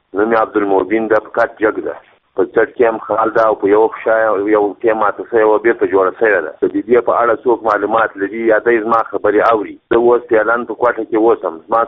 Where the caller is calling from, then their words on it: Baraki Barak, Logar, Afghanistan; زه د لوګر دی ولایت دی برکی برک دی ولسوالۍ بیا چې سید احمد دی کلا اوسېدونکی یم.